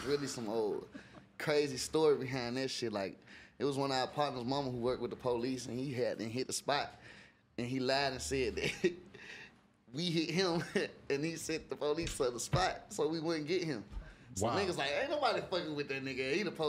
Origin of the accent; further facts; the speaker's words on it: Atlanta, Georgia, United States; I came from East Atlanta, Zone 6, Lila Valley. I was right there in the cut, in apartments, all the way to Glenwood Road.